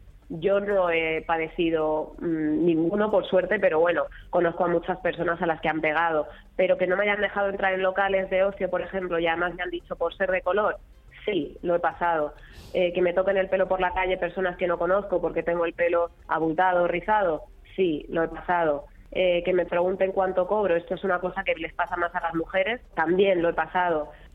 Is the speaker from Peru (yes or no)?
no; Community of Madrid, Spain; accent: castizo; donde sí que es más común que me pregunten de dónde soy, pese a que tengo un acento bastante castizo